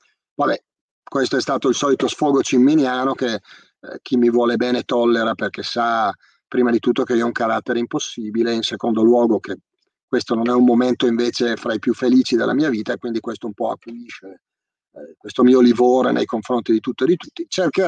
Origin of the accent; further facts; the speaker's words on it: Bergamo, Lombardy, Italy; io da buon bergamasco sono abbastanza attento al soldo